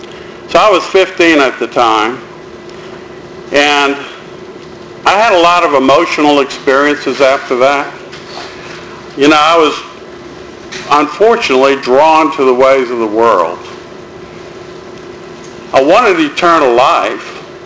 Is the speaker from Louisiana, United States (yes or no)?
yes; New Orleans, Louisiana, United States; As Jim said, I was raised in New Orleans